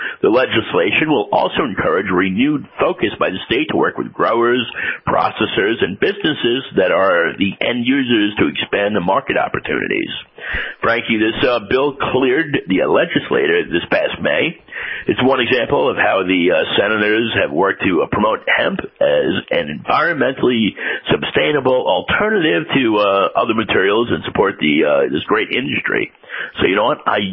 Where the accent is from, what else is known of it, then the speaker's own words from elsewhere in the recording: New York City, New York, United States; And I've really been interested in this because I'm a New Yorker.